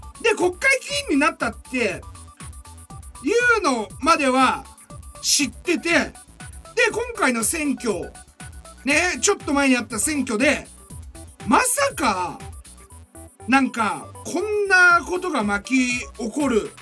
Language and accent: Japanese; Mitsuke, Niigata, Japan; その俺が生まれ育ったのは隣の見附市ってところで、高校生になってからその長岡の高校に通ってたしさ